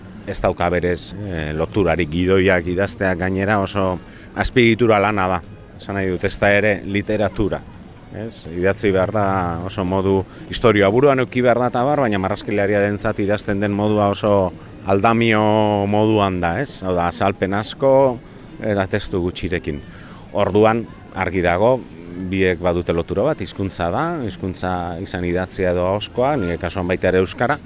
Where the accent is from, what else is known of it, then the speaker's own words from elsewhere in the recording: Durango, Basque Country, Spain; Durangarra naiz